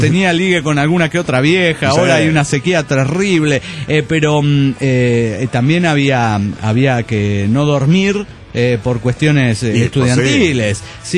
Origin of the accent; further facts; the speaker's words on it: Mexico City, Mexico; del Distrito Federal.